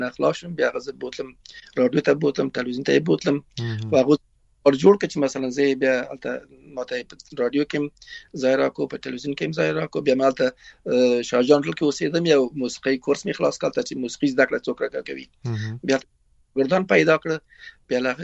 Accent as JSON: {"language": "Pashto", "country": "Afghanistan", "moved": "yes", "said": "موږ د افغانستان راغلی یو نو ایران راغلی"}